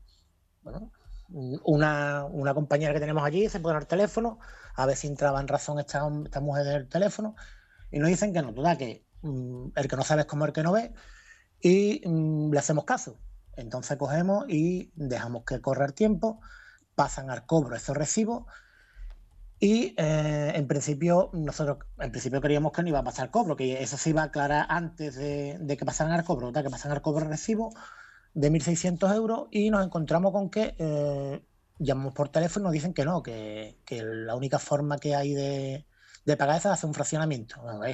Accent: Chiclana de la Frontera, Andalusia, Spain; Soy de aquí de Chiclana, ¿vale? Aquí de Cádiz

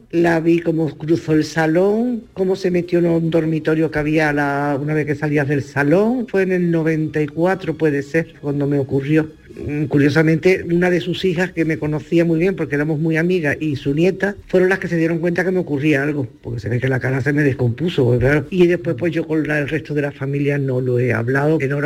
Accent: Seville, Andalusia, Spain; Soy de Sevilla, pero vivo en un pueblo de Granada.

